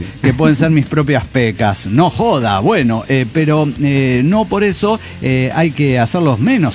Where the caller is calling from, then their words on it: Granville, South Carolina, United States; de Granville, South Carolina.